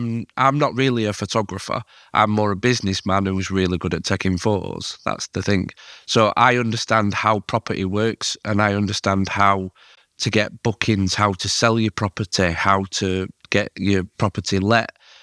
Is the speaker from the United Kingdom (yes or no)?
yes; Yorkshire and the Humber, United Kingdom; And especially as a Yorkshireman, we like to see and we like to talk to people face to face